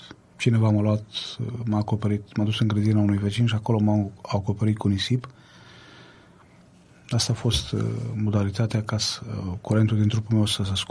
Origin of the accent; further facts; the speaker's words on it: Orșova, Mehedinți County, Romania; born there; m-am născut în Orșova, din familie de părinți ortodoxi